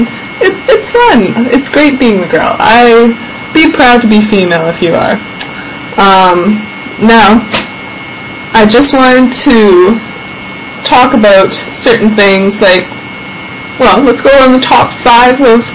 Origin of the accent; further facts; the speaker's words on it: Jasper, Alberta, Canada; born there; I was born in Jasper, Alberta, and I've gone across all the way to Ontario, to Quebec, and I plan to visit British Columbia pretty soon